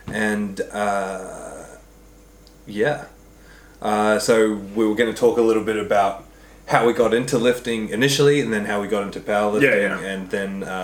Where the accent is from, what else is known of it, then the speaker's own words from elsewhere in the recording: New Zealand; moved away; also born or lived in Australia; I grew up in New Zealand. I'd moved away to Australia living with my dad